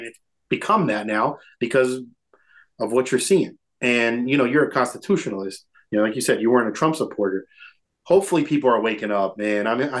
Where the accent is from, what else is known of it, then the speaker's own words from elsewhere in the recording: New Jersey, United States; I grew up in New Jersey. I almost became a police officer myself